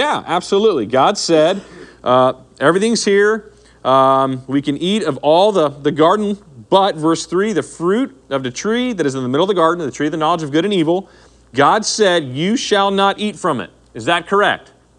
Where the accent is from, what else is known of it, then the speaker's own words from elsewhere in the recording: the South, United States; I came from the South, and they really are fans of legalism.